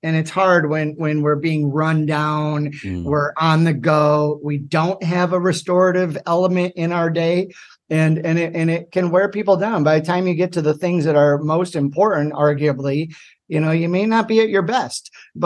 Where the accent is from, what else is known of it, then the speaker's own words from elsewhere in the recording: Ohio, United States; moved away as an adult; now in New York, United States; moved to New York to accept that position. I'm from Ohio